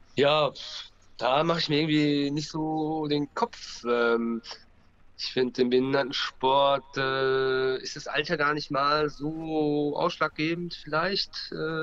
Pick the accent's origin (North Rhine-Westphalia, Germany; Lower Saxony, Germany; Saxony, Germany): North Rhine-Westphalia, Germany; Dortmund; Ich bin jetzt praktisch in meiner Heimatstadt in Dortmund